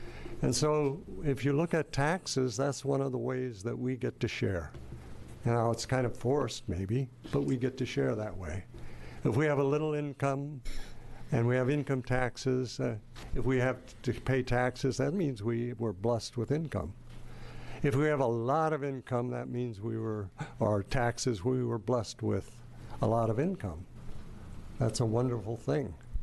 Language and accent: English; Wilsonville, Oregon, United States; I'm from Wilsonville.